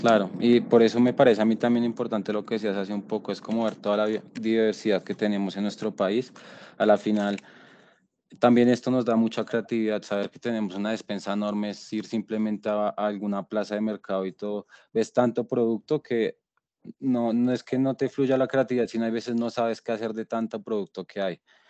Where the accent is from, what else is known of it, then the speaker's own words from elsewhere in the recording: Colombia; nosotros como colombianos no sabemos consumir nuestro propio producto